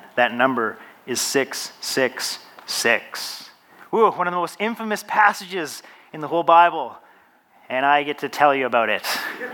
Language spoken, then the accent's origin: English; British Columbia, Canada; But we are beautiful British Columbians, so we have all kinds of forests for these fires to burn